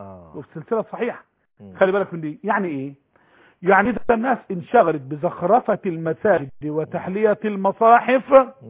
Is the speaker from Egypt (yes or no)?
yes; Mansoura, Dakahlia, Egypt; يعني في مصر طبعا الخمور عندنا في المنصورة هي مدينة عادية خالص